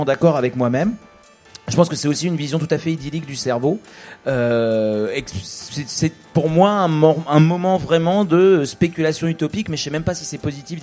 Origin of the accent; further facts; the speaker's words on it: France; En même temps, on est français, on a quand même une tradition d'aller se révolter pour être ensemble